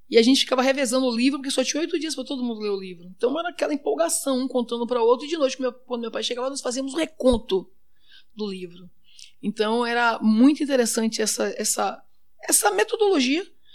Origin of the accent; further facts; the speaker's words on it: São Paulo, Brazil; born there; now in Salvador, Brazil; Na verdade, eu sou filha de pais baianos, mas eu nasci em São Paulo.